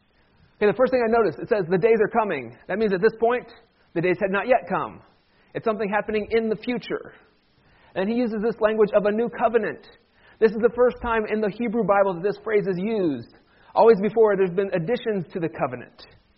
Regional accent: Ohio, United States; Even to this day, when I tell people that I'm from Ohio, they have a special nickname for me. They call me a Yankee.

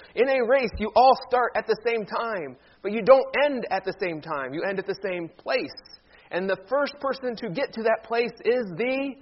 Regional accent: Cleveland, Ohio, United States; my hometown baseball team is in the World Series. So Cleveland will be starting the World Series.

